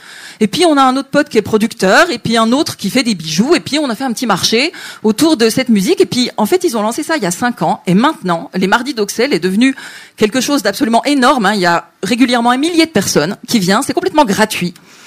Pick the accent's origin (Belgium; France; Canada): France; Montbéliard, Bourgogne-Franche-Comté; c'est l'agglomération de Montbéliard. Donc c'est mon territoire, c'est là d'où je viens.